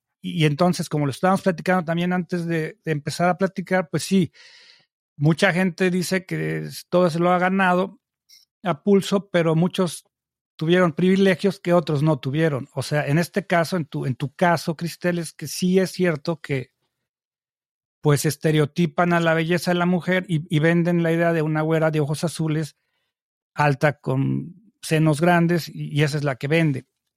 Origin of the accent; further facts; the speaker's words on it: Mexico; moved away; yo no vivo en México, yo tuve que emigrar y una de las razones por las que salí de México